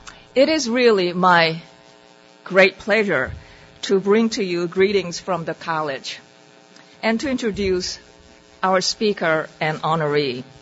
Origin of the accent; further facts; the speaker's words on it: South Korea; I was growing up in Korea in the 1970s